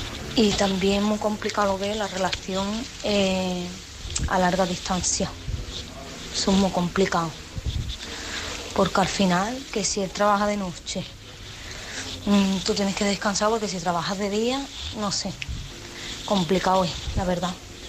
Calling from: Málaga, Andalusia, Spain; de Málaga.

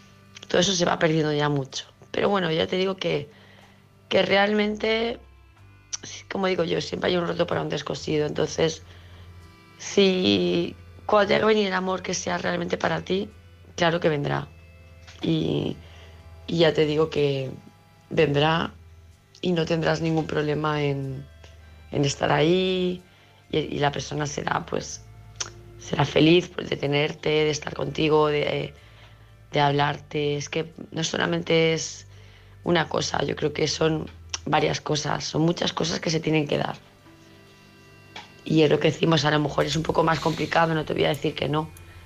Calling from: Palma de Mallorca, Balearic Islands, Spain; de Palma de Mallorca

